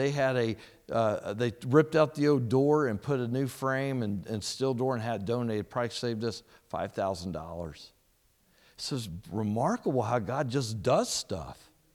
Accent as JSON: {"language": "English", "town": "Greencastle", "region": "Indiana", "country": "United States", "tie": "born or raised there", "said": "Now, I'm from Indiana. I grew up in Greencastle, so I tell people all the time, I'm not really a U.S. missionary. I'm a foreign missionary because I was raised in a farming community."}